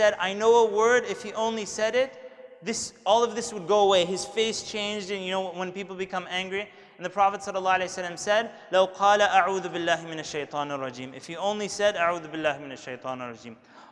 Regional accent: Canada; first language English; I grew up in Canada, you can tell by my accent, it's my first language, English

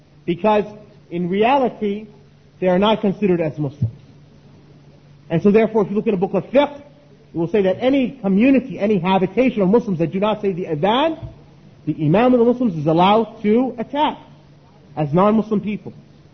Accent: United States; I'm an American, you might be a Britisher, third person might be Frenchman, and so forth.

